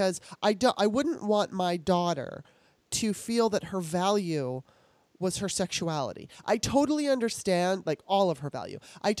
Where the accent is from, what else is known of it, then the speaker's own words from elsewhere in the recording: Los Angeles, California, United States; I mean, I just know that growing up in Los Angeles and being in the, you know, entertainment industry, it fucked me up.